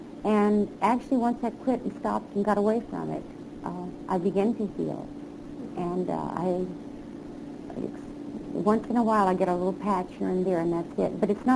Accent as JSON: {"language": "English", "region": "Texas", "country": "United States", "tie": "born there", "said": "No, see, I really wasn't from Oklahoma. I was born in Texas."}